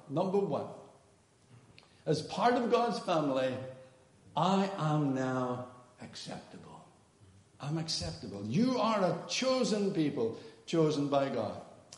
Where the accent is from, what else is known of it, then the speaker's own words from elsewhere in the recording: Belfast, Northern Ireland, United Kingdom; we grew up in Belfast. I lived in the West Belfast, and that was close to the Distillery Football Club's ground.